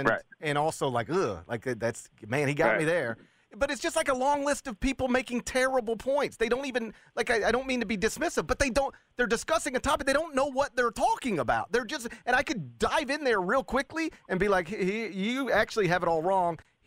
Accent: Horn Lake, Mississippi, United States; I grew up in Horn Lake when I was a kid. We were teenagers.

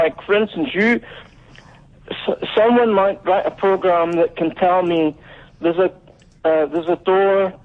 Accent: Scotland, United Kingdom; I was originally from Scotland.

